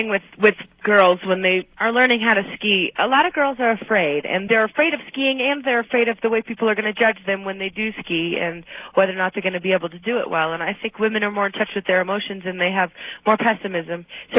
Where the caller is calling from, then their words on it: Park City, Utah, United States; Park City, Utah.